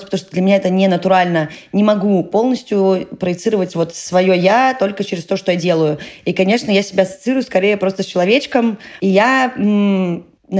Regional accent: Saint Petersburg, Russia; born there; я родилась в Петербурге, да, Финляндия под бочком, Карелия тоже рядом

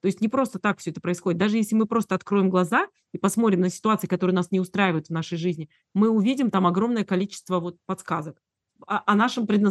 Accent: Abkhazia, Georgia; Особенно я родом из Абхазии, ты знаешь, потому что ты тоже часть моей семьи.

